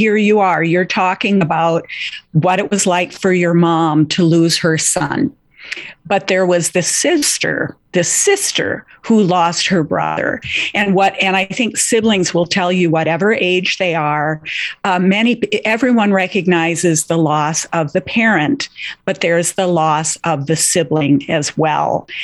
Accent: Minnesota, United States; Mine was on the beach in northern Minnesota. I grew up on Lake of the Woods

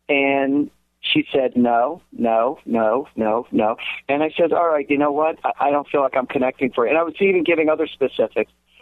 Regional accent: New Jersey, United States; from all the way from New Jersey in my home state

